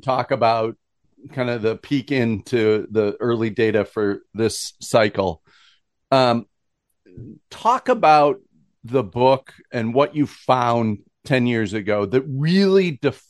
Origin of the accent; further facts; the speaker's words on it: Minnesota, United States; And I am from Minnesota, but I went away and then I came back. And when I came back, I realized how good it was here. But I didn't know how good it was here when I grew up here.